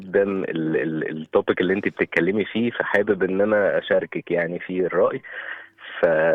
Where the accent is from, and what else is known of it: Syria; now in Dubai, United Arab Emirates